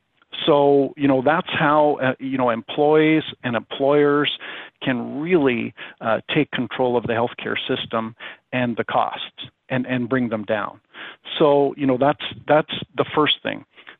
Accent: Canada; I'm originally from Canada.

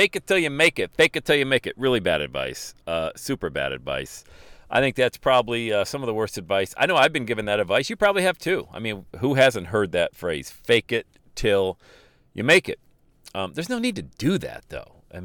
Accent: Bradford, Pennsylvania, United States; when I grew up in Bradford, PA, you go down to the coffee shop, you hung out, you had real conversation

